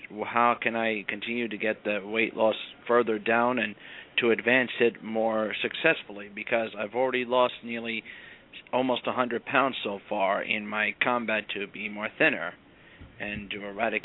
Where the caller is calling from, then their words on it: New Jersey, United States; I'm from New Jersey.